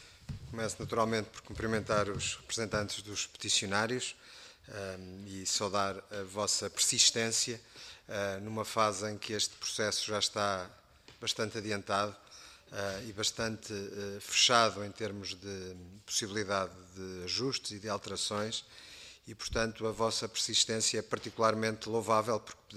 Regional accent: Lisbon, Portugal; quer por interesse enquanto lisboeta

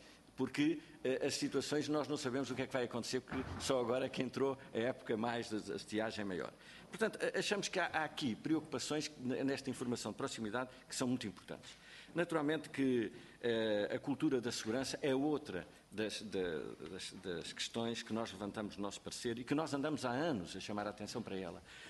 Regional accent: Portugal; Não, eu sou português

